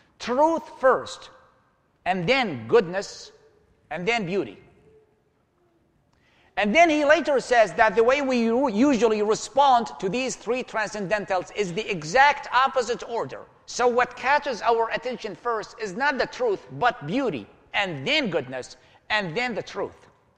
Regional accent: Baghdad, Baghdad Governorate, Iraq; my hometown of Baghdad. … I was born and raised in Baghdad in 1979.

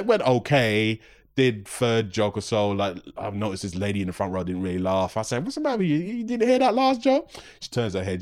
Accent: London, United Kingdom; I'm from North London

